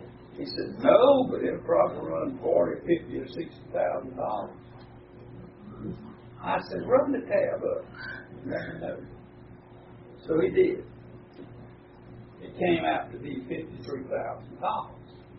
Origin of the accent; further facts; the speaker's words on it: Camden, South Carolina, United States; And I'm originally from Churchill County. I grew up on a farm outside of Camden, and I've known that family for low these many years